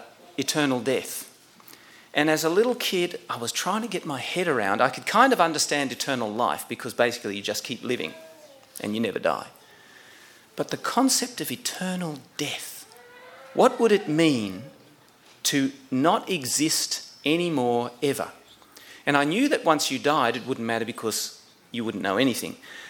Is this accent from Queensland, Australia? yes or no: no; Lismore, New South Wales, Australia; we were growing up in Lismore